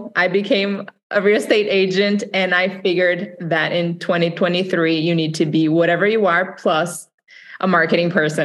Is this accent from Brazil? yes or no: yes; Brazil; English is a second language; moved away as an adult; So I am Brazilian, as you guys can tell by the accent. I came from Brazil 20 years ago. So I have almost half life here, half life in Brazil. So half and half. And I went to school in Brazil originally for marketing.